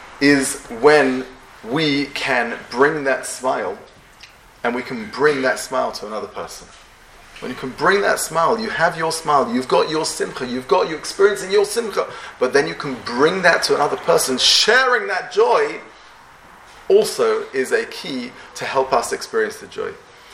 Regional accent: England, United Kingdom; We all have good manners. We're all English, and, you know, have nice manners.

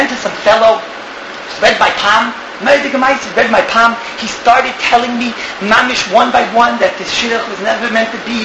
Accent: United States; I know I'm American, I could get in trouble right now

